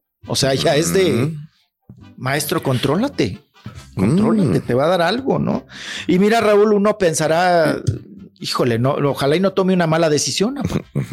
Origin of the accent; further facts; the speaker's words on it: Chihuahua, Mexico; Se está presentando en Chihuahua, allá en mi tierra.